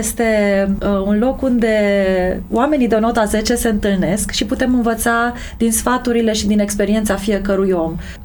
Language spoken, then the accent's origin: Romanian; Romania; Dar publicul nostru de acasă, pentru mine ca și român, mi se pare mult mai cald.